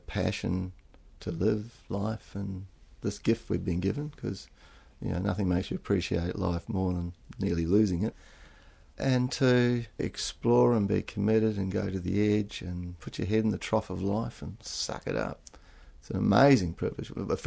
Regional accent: New Zealand; It's on a mountain in New Zealand. I'm a Kiwi originally.

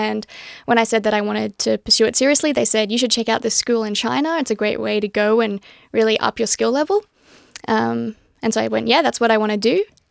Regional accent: Boona, Queensland, Australia; Well, I grew up in a small town in Queensland called Boona, which is about an hour and a half southwest of Brisbane.

